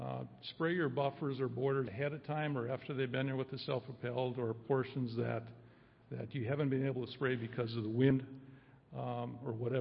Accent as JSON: {"language": "English", "region": "Minnesota", "country": "United States", "said": "I'm from Minnesota, you can probably tell maybe"}